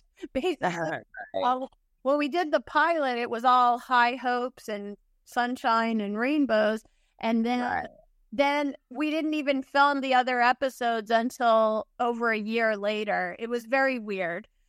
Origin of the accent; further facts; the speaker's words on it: New Orleans, Louisiana, United States; But I grew up in New Orleans, and at that time, there wasn't a lot of show business happening there